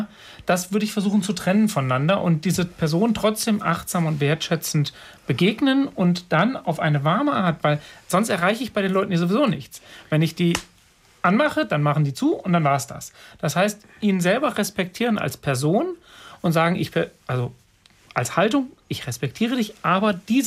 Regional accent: Rhön, Germany; also ich komme ja aus der Rhön

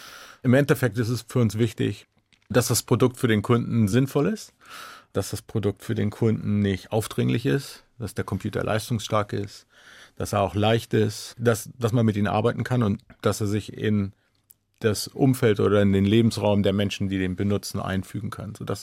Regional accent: Germany; now in United States; Wir kommen natürlich aus Deutschland. Meine Eltern wohnen in Wolfsburg.

